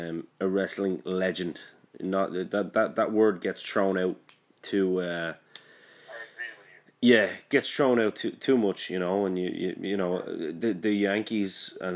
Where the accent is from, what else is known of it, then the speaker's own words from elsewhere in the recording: Bray, Leinster, Ireland; because I'm from Bray.